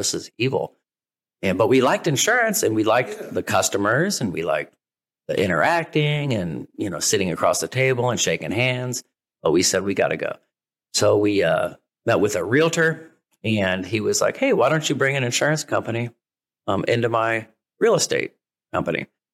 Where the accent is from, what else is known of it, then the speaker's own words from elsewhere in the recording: Dayton, Ohio, United States; yeah, and I didn't go to college, but I'm from Dayton. My dad was in the military